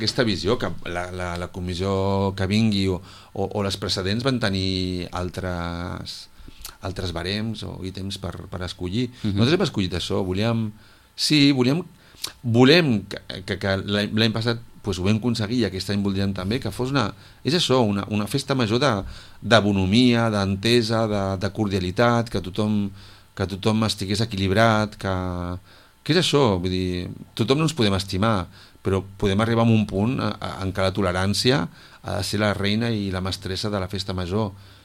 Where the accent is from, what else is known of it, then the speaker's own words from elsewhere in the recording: Sitges, Catalonia, Spain; Perquè som tots fills de Sitges, som tots gent que donem tot per la festa, vull dir